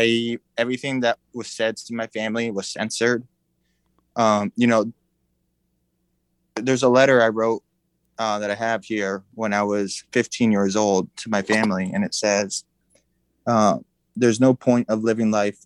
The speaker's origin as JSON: {"language": "English", "town": "Greenwich", "region": "Connecticut", "country": "United States", "tie": "born or raised there", "said": "I grew up in Greenwich, Connecticut, so over 1,000 miles away."}